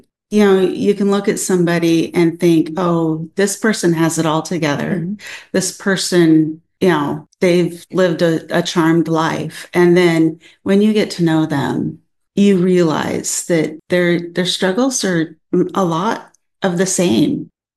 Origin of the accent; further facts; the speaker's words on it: Washington, United States; I grew up on the Olympic Peninsula, the beautiful Olympic Peninsula up in Washington.